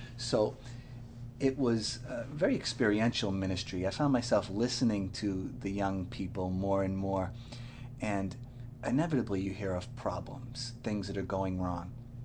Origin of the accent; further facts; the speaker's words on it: Boston, Massachusetts, United States; Yes, I'm from Boston, Massachusetts.